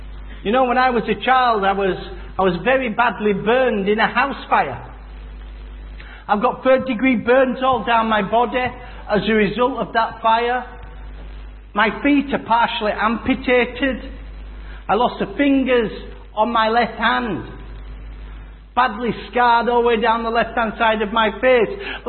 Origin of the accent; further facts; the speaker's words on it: Yorkshire and the Humber, United Kingdom; And so, as I grew up in West Yorkshire, my life quickly became a little bit like my dad's, really